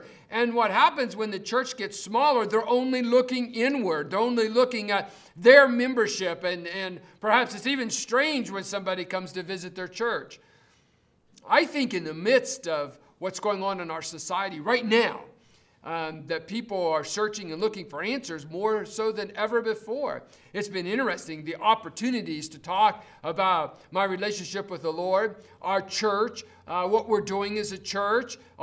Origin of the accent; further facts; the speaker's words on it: Fairmont, West Virginia, United States; now in Tucson, United States; Now, when I was growing up in West Virginia, Fellowship Baptist Church in Fairmont, West Virginia, they had what they called soul winning visitation.